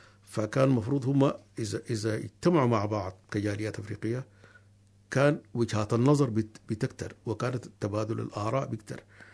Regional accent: Sudan; نحن جينا كسودانيين بالشقين الجنوب أو شمال جينا في فترة واحدة تقريبا.

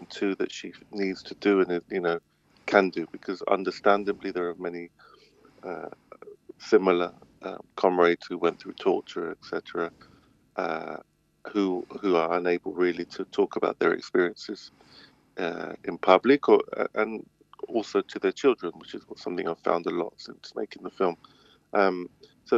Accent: England, United Kingdom; had resulted in me being English and not Chilean

